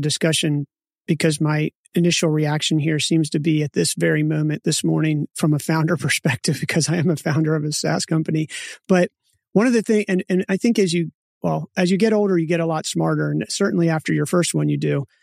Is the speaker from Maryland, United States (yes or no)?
yes; Maryland, United States; I'm originally from Maryland, which is not a low tax state.